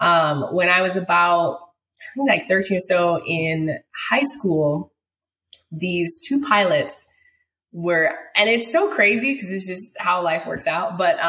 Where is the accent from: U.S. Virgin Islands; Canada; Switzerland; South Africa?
U.S. Virgin Islands; But so yes, I'm born and raised in the Virgin Islands.